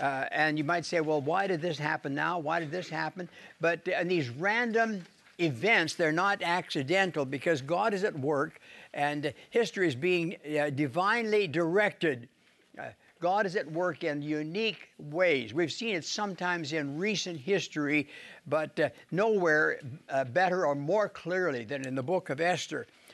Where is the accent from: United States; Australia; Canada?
Canada; Saskatchewan; born there; I was born in Saskatchewan, and we had a town hall that would show movies Friday night and Saturday.